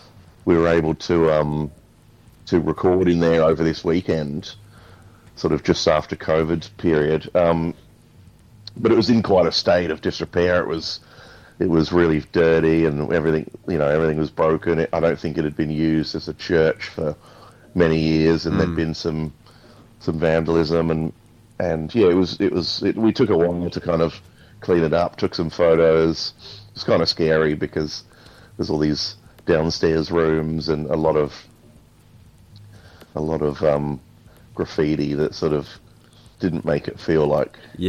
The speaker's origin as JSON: {"language": "English", "region": "London", "country": "United Kingdom", "said": "But really, my family reside in England. I'm from London originally"}